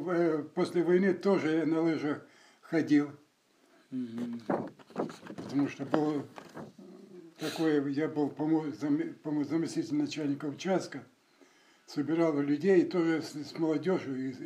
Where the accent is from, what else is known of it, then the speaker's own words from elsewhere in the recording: Ukraine; born there; На Украине.